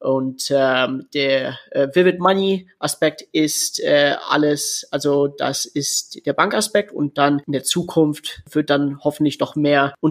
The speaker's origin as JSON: {"language": "German", "country": "Canada", "tie": "born or raised there", "lives_now": "Germany", "said": "Und davor habe ich in Kanada gelebt. Ich bin in Kanada aufgewachsen, obwohl ich in Deutschland geboren bin."}